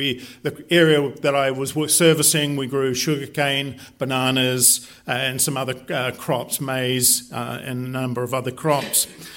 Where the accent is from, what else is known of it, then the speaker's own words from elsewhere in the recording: New Zealand; born there; moved away as an adult; also born or lived in South Africa; I was born in New Zealand. That's near Australia. I came to Ambassador College in 1986